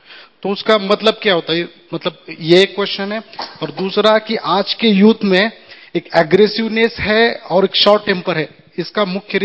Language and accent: Hindi; Mumbai, Maharashtra, India; मैं मुंबई से हूँ … रेलवे से हूँ।